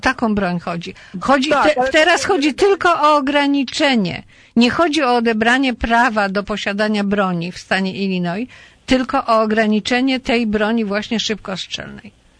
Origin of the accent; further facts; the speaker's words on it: Łódź, Łódź Voivodeship, Poland; ja pochodzę z Łodzi, a nie z żadnego Dolnego Śląska.